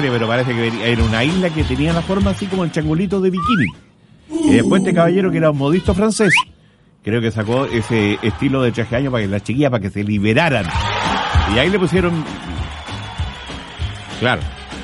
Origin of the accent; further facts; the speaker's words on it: Quirihue, Ñuble, Chile; yo me acuerdo en el campo mío, que usted sabe que yo soy de Quirihue. Se hace como 5 años nomás que uso zapatos. Antes usaba botas. Yo vengo de Quirihue.